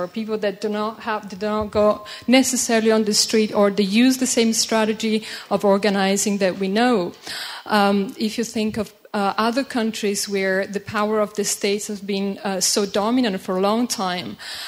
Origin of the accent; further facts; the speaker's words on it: Italy; English is a second language; I come from Italy